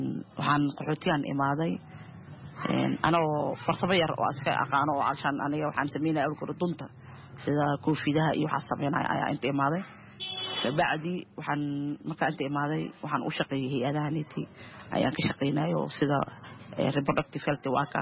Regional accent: Mogadishu, Banadir, Somalia; moved away; Aniga waxaan ka soo qaxay xamar, waxaan ku dhashay degmada Shibis

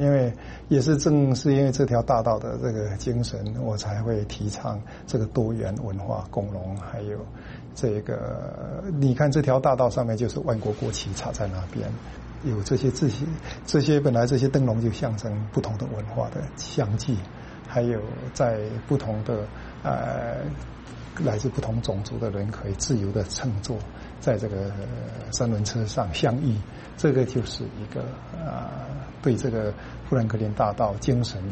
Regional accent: Quanzhou, Fujian, China; now in Philadelphia, United States; 就是我的家乡来的，在泉州

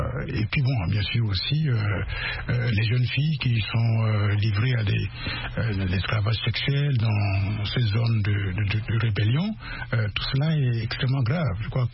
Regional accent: Central African Republic; born there; Je suis né dans le Niapende.

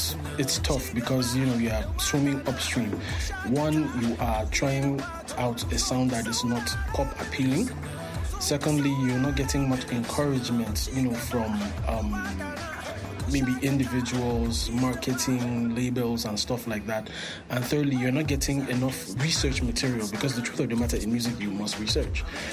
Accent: Kafanchan, Kaduna State, Nigeria; I am from Kaduna State, Kafanchan to be exact.

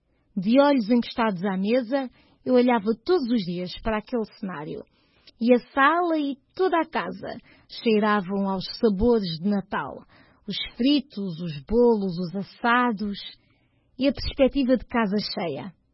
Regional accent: Huambo, Angola; moved away; Os meus natais em Angola foram sempre passados no Uambo, cidade onde cresci e cujo clima convidava sempre a meias de lã e casacos de malha.

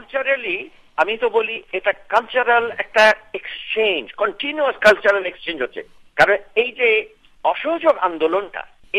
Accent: Bangladesh; গান্ধীর অনুসরণ আমাদের বাংলাদেশও করেছিলেন বঙ্গবন্ধু শেখ মুজিবুর রহমান

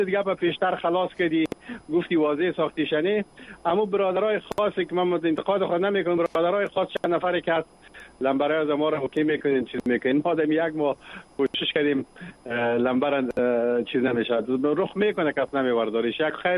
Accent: Afghanistan; ما شما ببینید افغان هستیم، من افغان هستیم

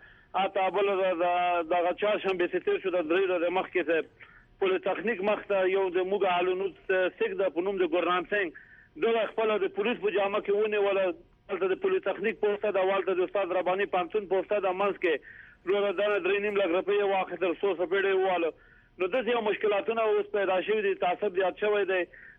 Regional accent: Afghanistan; افغان هستیم، تذکریم از افغانستان هستیم

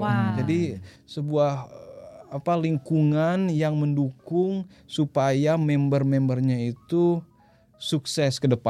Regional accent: Bandung, West Java, Indonesia; ayo saya asal Bandung

